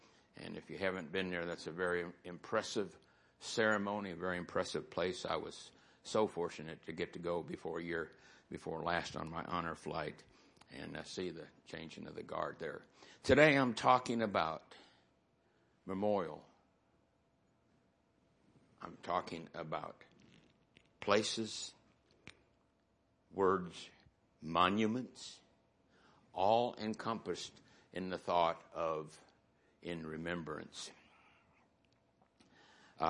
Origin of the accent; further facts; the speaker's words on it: Ohio, United States; Where I was raised in Ohio, they were there.